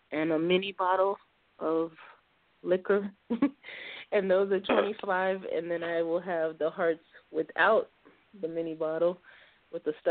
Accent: Miami, Florida, United States; now in Tampa, United States; I'm from Miami, but I'm currently living in Tampa.

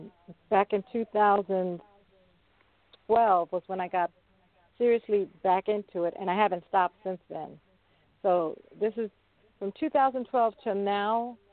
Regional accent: San Francisco, California, United States; at the time I grew up in San Francisco in the Haight-Ashbury area. So I would always watch my aunt in Golden Gate Park.

